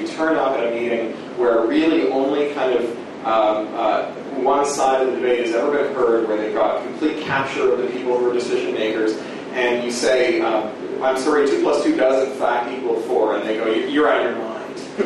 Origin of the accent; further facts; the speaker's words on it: Canada; The American Electronic Frontier Foundation, although I hasten to point out that I'm Canadian.